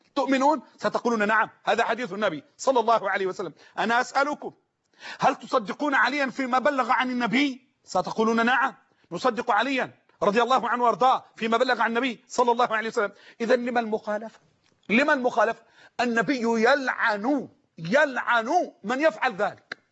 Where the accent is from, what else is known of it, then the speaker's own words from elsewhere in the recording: Egypt; بلهجتنا المصريين